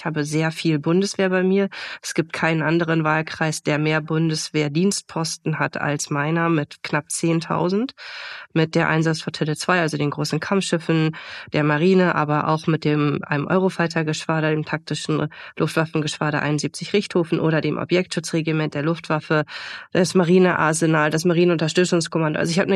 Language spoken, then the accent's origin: German; Emden, Lower Saxony, Germany; born there; now in Varel, Germany; Bin Mutter von zwei Kindern, gebürtige Ostfriesin aus Emden, bin deswegen leidenschaftliche Teetrinkerin und lebe jetzt eben mit meiner Familie im beschaulichen Farel.